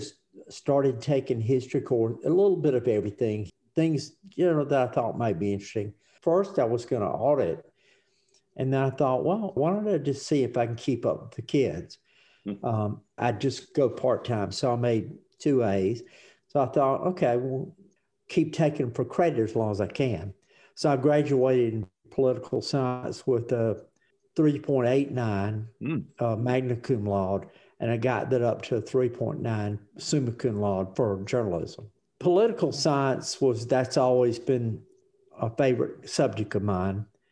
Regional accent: South Carolina, United States; also born or lived in Georgia; So I was born in South Georgia and grew up in South Carolina.

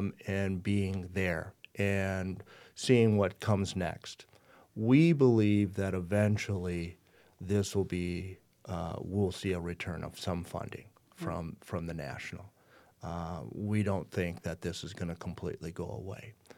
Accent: Pierre, South Dakota, United States; When growing up in Pierre and then reading that book, it was another side to a history that I was not aware of here in South Dakota.

